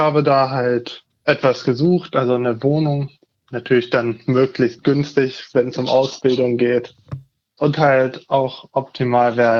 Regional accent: Hanover, Lower Saxony, Germany; ich komme aus der Region Hannover. Und bin da jetzt in Hannover Auszubildender.

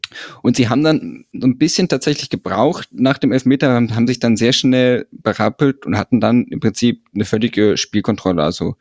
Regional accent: Frankfurt, Hesse, Germany; aber es würde mich als Frankfurter, würde es mich wahnsinnig machen

